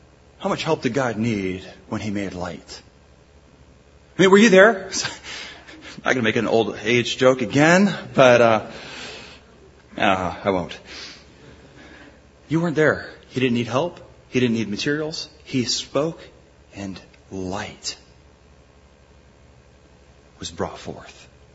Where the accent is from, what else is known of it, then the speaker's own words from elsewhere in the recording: California, United States; I'm from California, I can probably get away with this.